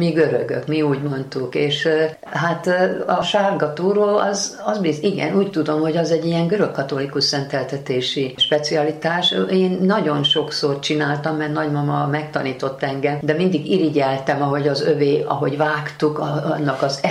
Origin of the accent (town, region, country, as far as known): Debrecen, Hajdú-Bihar, Hungary; born or raised there